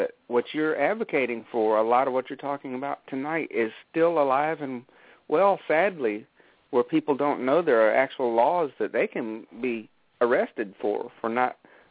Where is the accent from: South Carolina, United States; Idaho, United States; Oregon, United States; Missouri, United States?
South Carolina, United States; Aiken; because I'm from Aiken, South Carolina, and it's a thoroughbred country.